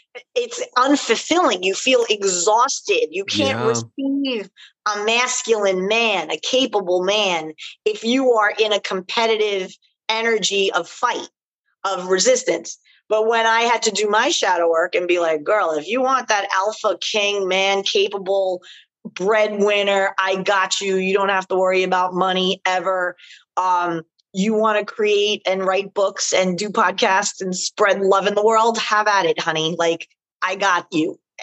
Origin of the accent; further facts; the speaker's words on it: New York, United States; Like, I'm from New York, Bronx, Brooklyn. I can throw down.